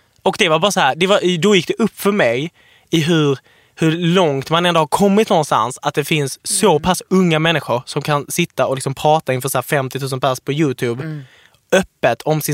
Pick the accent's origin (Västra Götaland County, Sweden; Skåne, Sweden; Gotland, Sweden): Skåne, Sweden; Svedala; Jag är från Svedala. Det är lite 20 minuter från dig.